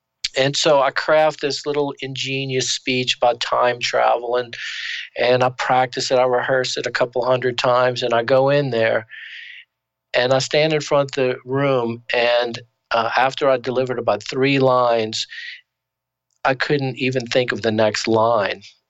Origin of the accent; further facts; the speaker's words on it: Baton Rouge, Louisiana, United States; I'm driving down a pretty big thoroughfare in my hometown of Baton Rouge